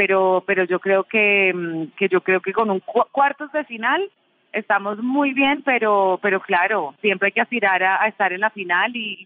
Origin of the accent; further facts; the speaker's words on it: Colombia; Pues yo soy muy realista, también optimista porque soy colombiana.